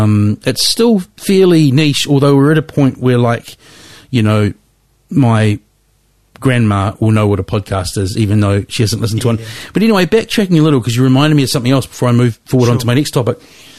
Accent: Wellington, New Zealand; So when I grew up in Lyell Bay, obviously just by the airport there

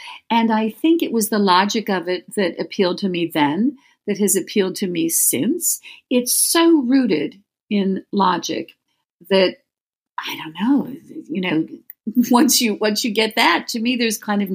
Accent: Baltimore, Maryland, United States; also born or lived in London / Afghanistan; I'm from Baltimore, pretty much. Based in Baltimore now, although I did live for a number of years in London when I had a previous life as a classical pianist, and I've also lived in Afghanistan

